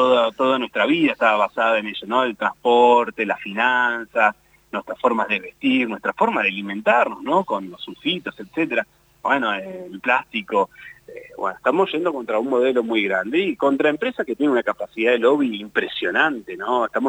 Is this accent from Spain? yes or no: no; Comodoro Rivadavia, Chubut, Argentina; born there; moved away; con Comodoro Rivadavia, que yo soy nacido ahí, soy nacido en Radatili, pero bueno, ya hace años que vivo por acá.